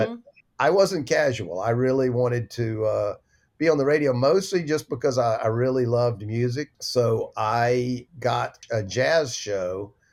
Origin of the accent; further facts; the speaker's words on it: Atlanta, Georgia, United States; I grew up in Atlanta, Georgia.